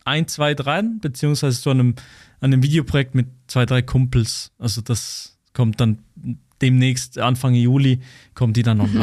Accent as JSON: {"language": "German", "country": "Switzerland", "accent": "Swiss German", "said": "ich habe auch lange Zeit Dialektvideos gemacht, in meinem komischen Schweizer Dialekt."}